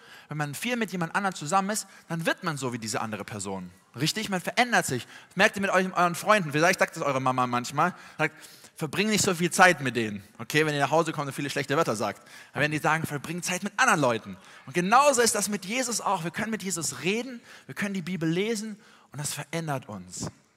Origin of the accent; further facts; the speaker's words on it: Tübingen, Baden-Württemberg, Germany; Ich komme gar nicht hier so aus dem Mitteldeutschland oder Norddeutschland, sondern ich komme eigentlich aus Süddeutschland, aus Tübingen bei Stuttgart.